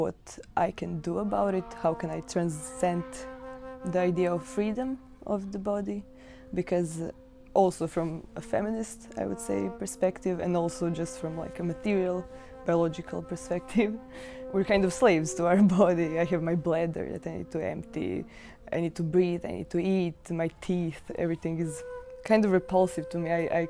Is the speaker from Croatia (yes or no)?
yes; Zagreb, City of Zagreb, Croatia; I'm from Zagreb. I'm currently studying at Fine Arts Academy in Zagreb.